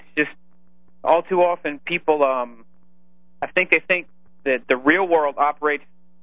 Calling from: St. Louis, Missouri, United States; Calling you from St. Louis, Missouri.

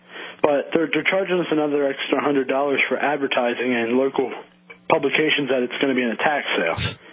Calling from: Harrisburg, Pennsylvania, United States; Actually, Harrisburg, the very capital.

